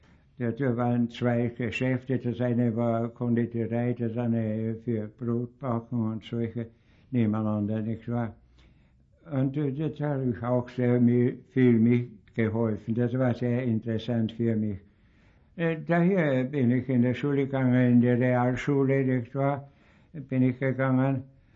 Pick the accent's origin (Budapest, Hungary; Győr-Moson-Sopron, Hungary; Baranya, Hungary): Győr-Moson-Sopron, Hungary; Sopron; Naja, ich bin in Ödenburg geboren, nicht wahr? Auch meine Eltern und Großeltern, alles, wir sind Ödenburger, nicht wahr?